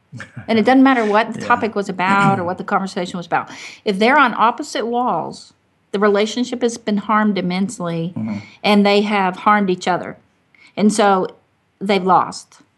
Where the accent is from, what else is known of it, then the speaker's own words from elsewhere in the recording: Arkansas, United States; also born or lived in Michigan; I'm from Arkansas, if he takes something when he goes. Like when I was in Michigan, every time I went to someone's house, I took cookies or bread or something.